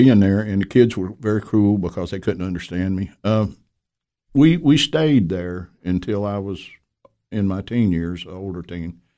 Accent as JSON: {"language": "English", "region": "Kentucky", "country": "United States", "tie": "born or raised there", "said": "when I was growing up in Kentucky, we never went to church in Illinois"}